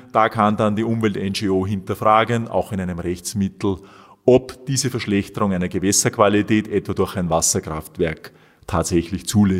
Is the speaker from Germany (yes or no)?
no; Upper Austria, Austria; Hier gibt es vielleicht schöne oberösterreichische Beispiele. Mein Heimatbundesland